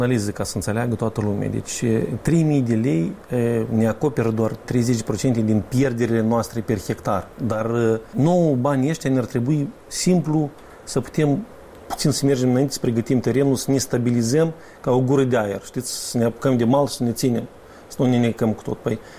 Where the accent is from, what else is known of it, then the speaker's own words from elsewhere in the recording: Moldova; also born or lived in United Kingdom; Am vrut să fac performanță, tehnologie în Republica Moldova, la noi acasă.